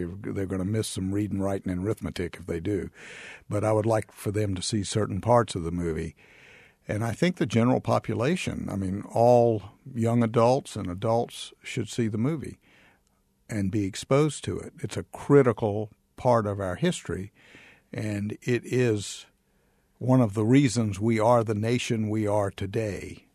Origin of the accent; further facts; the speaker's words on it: Danville, Virginia, United States; My hometown, Danville, Virginia, had a big day for me with a parade